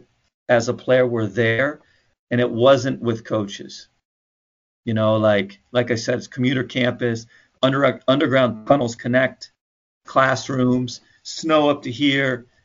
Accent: Iowa City, Iowa, United States; But I'm from Iowa City, Big Ten camp, you know, Big Ten campus, kind of college town, and we don't have that.

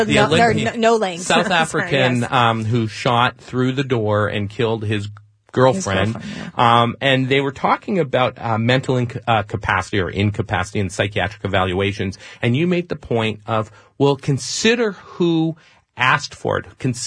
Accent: Winnipeg, Manitoba, Canada; Ashley Banfield, of course, is from my hometown of Winnipeg.

